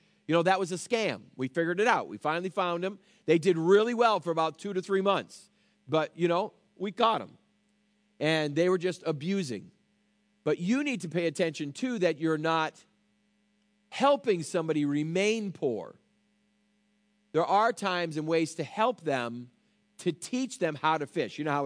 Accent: New York, United States; we're pastors from New York and things like that.

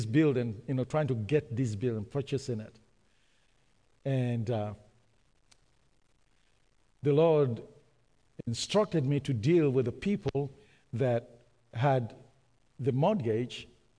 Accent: Nigeria; now in Canada; yeah, we're Canadians. I've lived here. I'm more Canadian than I'm Nigerian now. But I'm still Nigerian.

